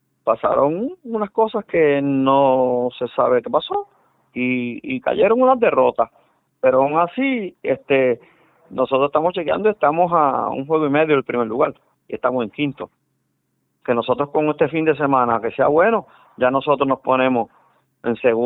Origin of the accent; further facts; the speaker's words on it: Cabo Rojo, Puerto Rico; soy de Cabo Rojo